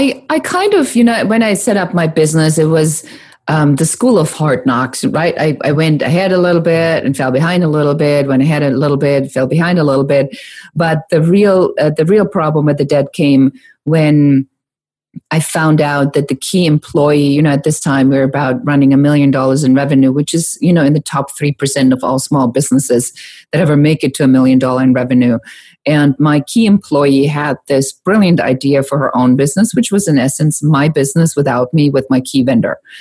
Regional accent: Nuremberg, Bavaria, Germany; also born or lived in Munich; I'm born in Munich and I grew up in Nuremberg.

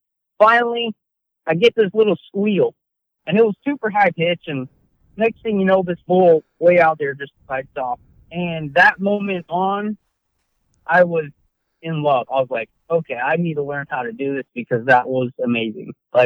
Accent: Hawaii, United States; born there; moved away; So I was born in Hawaii. We left in the year of 97. We reside here in Washington now.

